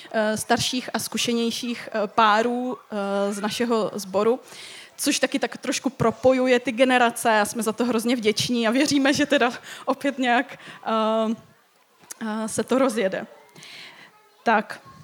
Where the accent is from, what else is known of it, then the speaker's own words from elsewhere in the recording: Český Těšín, Moravian-Silesian Region, Czechia; kterou jsme trošku rozjeli v Českém Těšíně, odkud pocházíme